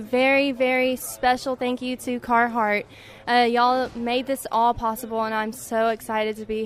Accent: Weimer, Texas, United States; I also did many little community service projects at my hometown in Weimer.

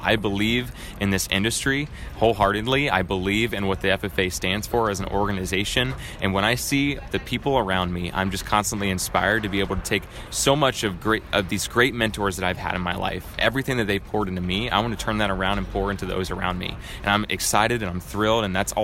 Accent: Springfield, Ohio, United States; I'm from Springfield, Ohio. I'm a Buckeye.

